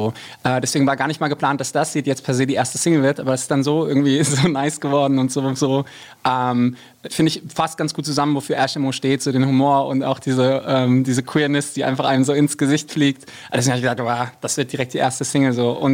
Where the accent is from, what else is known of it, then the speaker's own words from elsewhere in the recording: Hesse, Germany; born there; ich sage immer im siebten Kreis der Hölle, aber tatsächlich so im Rhein-Main-Gebiet.